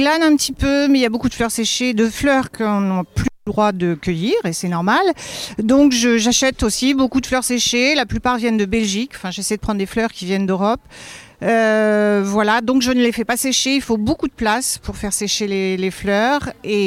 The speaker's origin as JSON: {"language": "French", "town": "Lugos", "region": "Nouvelle-Aquitaine", "country": "France", "said": "Alors, je suis de Lugo"}